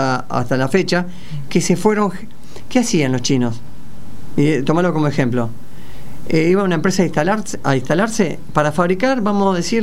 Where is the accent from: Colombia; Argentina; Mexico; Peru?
Argentina; San Nicolás; vengo de San Nicolás